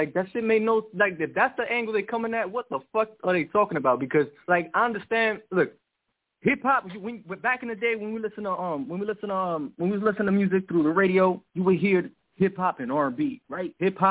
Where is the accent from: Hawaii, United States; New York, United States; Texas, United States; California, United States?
New York, United States; Bronx; from the Bronx.